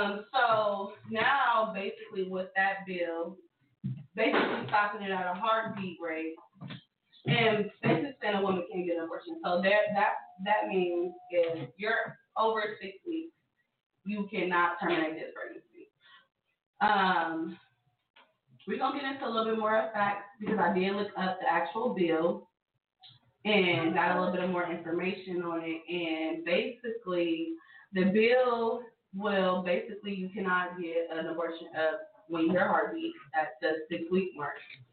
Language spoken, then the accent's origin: English; Cleveland, Ohio, United States; I'm 24. I'm from the Cleveland area.